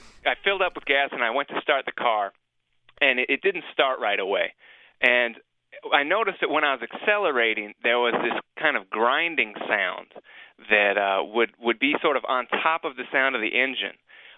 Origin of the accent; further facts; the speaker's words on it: California, United States; now in Ann Arbor, United States; and I'm from the Bay Area in California.